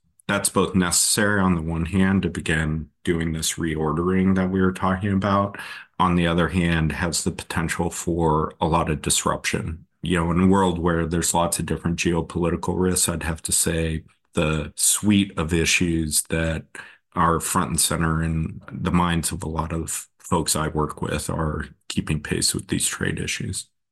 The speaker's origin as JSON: {"language": "English", "region": "Alaska", "country": "United States", "said": "my home state of Alaska"}